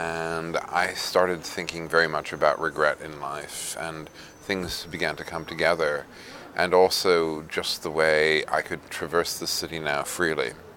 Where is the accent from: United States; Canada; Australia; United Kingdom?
United States; But also I'm an American, and I wanted to be part of the argument again.